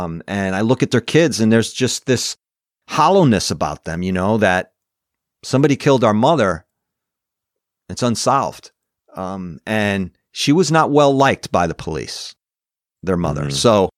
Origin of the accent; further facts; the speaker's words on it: Vernon, Connecticut, United States; about four missing girls from my hometown of Vernon, Rockville.